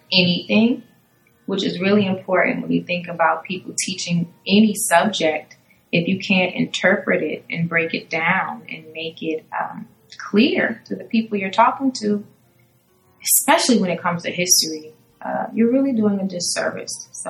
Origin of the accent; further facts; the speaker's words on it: Beaufort, South Carolina, United States; So I am sixth generation Gullah Geechee from Beaufort, South Carolina.